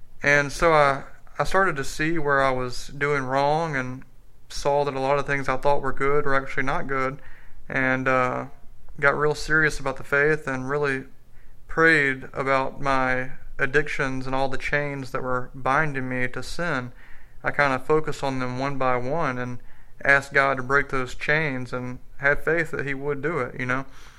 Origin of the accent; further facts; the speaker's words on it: Mobile, Alabama, United States; also born or lived in Houston, United States; I was born in Houston, Texas, and moved to Mobile, Alabama when I was about 4 years old, and so I was born and raised Catholic